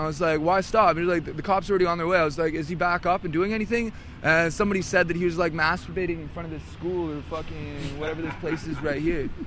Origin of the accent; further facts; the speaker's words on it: Sophia, West Virginia, United States; Sophia, West Virginia.